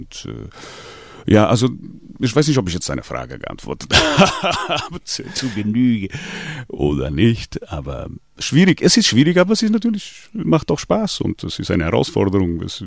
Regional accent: Portugal; Ich bin ja Portugiese, ne?

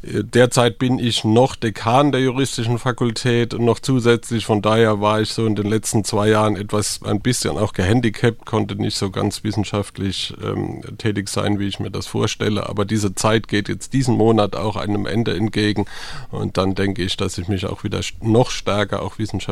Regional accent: Mannheim, Baden-Württemberg, Germany; accent: Mannheim dialect; also born or lived in Heidelberg / Freiburg; Also ich das hört man am Dialekt nach wie vor, ich bin ein Mannheimer und habe dann studiert in Heidelberg, war dann ein Jahr in der Schweiz, in Lausanne, bin dann nach Freiburg gekommen, war dann auch sehr lange in Freiburg

